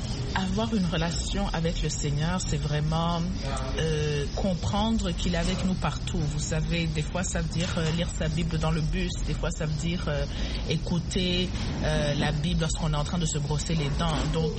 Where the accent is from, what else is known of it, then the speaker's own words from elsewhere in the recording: Burundi; now in United States; lorsque je suis venue aux États-Unis du Burundi, je n'étais pas croyante du tout.